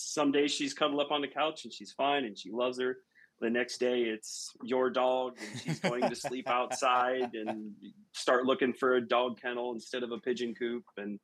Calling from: Louisville, Ohio, United States; All right, I am Northeast Ohio, a little town called Louisville, and I run a German short hair pointer.

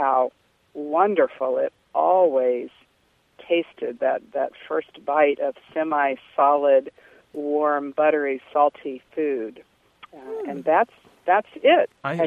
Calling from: Charlottesville, Virginia, United States; Charlottesville, Virginia.

